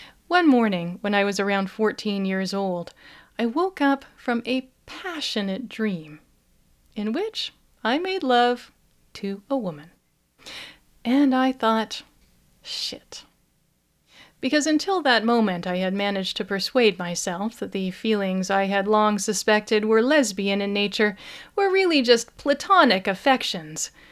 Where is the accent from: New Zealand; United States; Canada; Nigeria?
Canada; I am Canadian, after all.